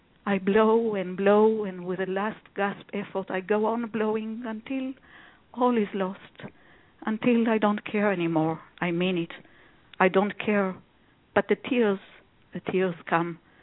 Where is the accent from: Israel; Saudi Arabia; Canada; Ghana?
Israel; born there; English is a second language; moved away; Originally, I was born in Israel, and I came here about 30 years ago. The accent is still fresh.